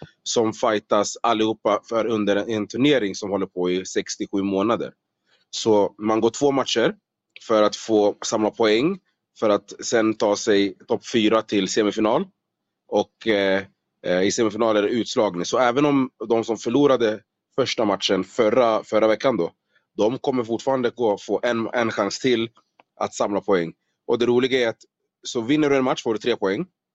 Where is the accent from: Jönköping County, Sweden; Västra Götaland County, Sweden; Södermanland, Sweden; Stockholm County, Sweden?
Stockholm County, Sweden; Solna; now in Las Vegas, United States; född och uppvuxen i Solna i Stockholm.